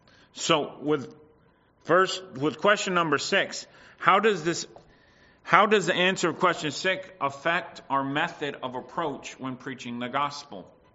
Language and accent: English; United States; moved away; we could have answered much differently in where I grew up in the States.